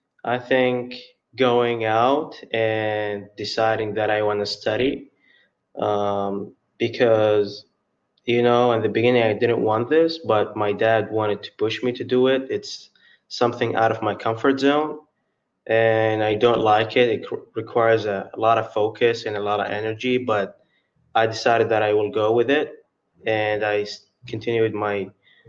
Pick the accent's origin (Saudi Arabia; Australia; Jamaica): Saudi Arabia; English is a second language; now in Delaware, United States; I'm from the Kingdom of Saudi Arabia. I came to Deltek to study electronics engineering technology, and to particularly Delaware